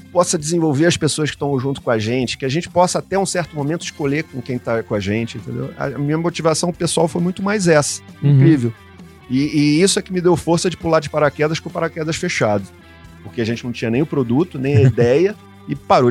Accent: Rio de Janeiro, Brazil; also born or lived in São Paulo / United States; Sou carioca. Tá. Mas já não moro há 15 anos no Rio.

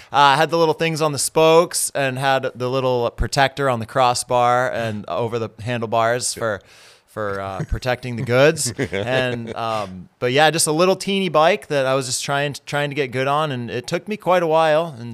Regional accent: Portland, Maine, United States; It was great. Portland was a great place to grow up. Lived in a really suburban neighborhood.

